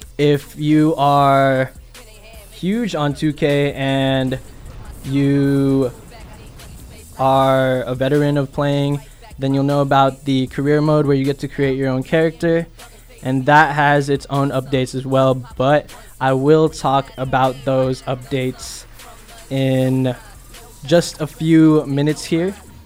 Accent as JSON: {"language": "English", "town": "Sacramento", "region": "California", "country": "United States", "said": "I'm originally from Sacramento"}